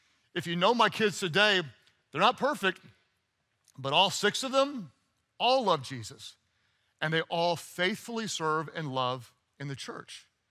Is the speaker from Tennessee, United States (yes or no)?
no; Texas, United States; also born or lived in Oklahoma; I grew up in Texas and in Oklahoma, and we weren't Muslims and we weren't Buddhists